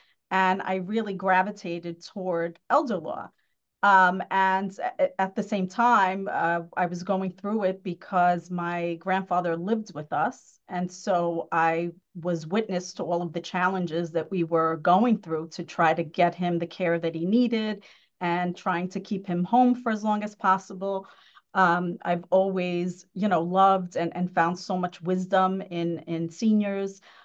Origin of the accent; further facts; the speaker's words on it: Astoria, New York, United States; also born or lived in Woodside; now in Long Island, United States; I was born and raised in Woodside and Astoria. So my accent probably already disclosed that. But I moved to Long Island about 15 years ago.